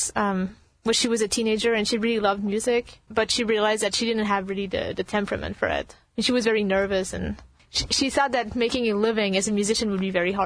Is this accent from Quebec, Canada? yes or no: yes; Montreal, Quebec, Canada; now in United States; Yes, sorry, Montreal is my hometown.